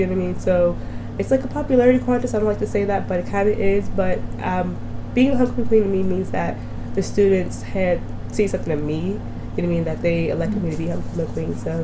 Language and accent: English; Pittsburgh, Pennsylvania, United States; I'm a psychology major with a minor in leadership. My hometown is Pittsburgh, Pennsylvania.